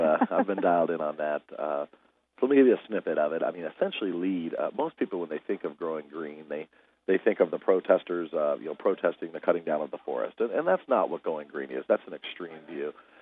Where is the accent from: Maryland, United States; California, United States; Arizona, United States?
Arizona, United States; Phoenix; Phoenix. Went to high school, got out of high school, joined the Army.